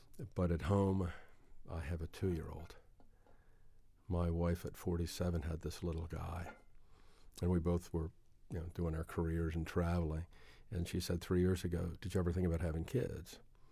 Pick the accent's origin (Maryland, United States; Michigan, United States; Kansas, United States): Maryland, United States; Baltimore; In Baltimore.